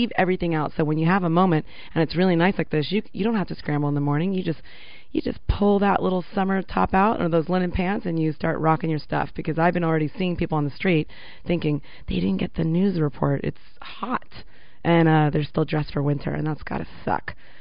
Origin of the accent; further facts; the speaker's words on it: San Mateo, California, United States; Now, Josie and I are both Bay Area brats, and as I was reading in her bio, I'm from San Mateo, so Bay Area would be California